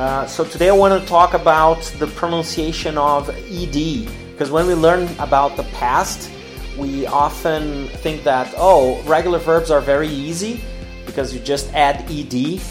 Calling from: Porto Alegre, Rio Grande do Sul, Brazil; English is a second language

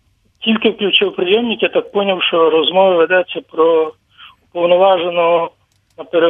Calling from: Chernivtsi, Chernivtsi Oblast, Ukraine; я з Чернівець.

